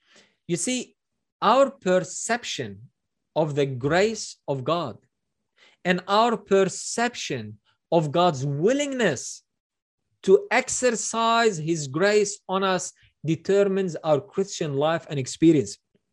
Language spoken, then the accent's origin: English; Sidon, South Governorate, Lebanon; I was born in Sidon. I grew up in Sidon, right?